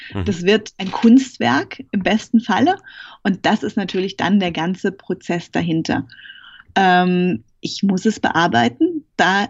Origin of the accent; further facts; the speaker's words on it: Rhineland-Palatinate, Germany; Hochschule Kaiserslautern in der Pfalz, wo ich herkomme